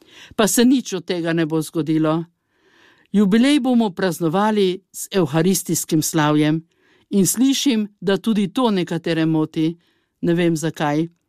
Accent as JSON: {"language": "Slovenian", "region": "Prekmurje", "country": "Slovenia", "said": "Bi res bilo bolje, da smo tudi Prekmurci ena od narodnih manjšin"}